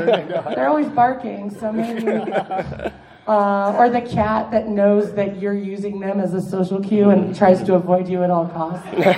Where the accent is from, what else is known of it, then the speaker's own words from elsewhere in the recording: Kansas, United States; But no, it was growing up in Kansas as a nerd was hard. We had 4 TV channels and one of them was PBS and they always played British programming.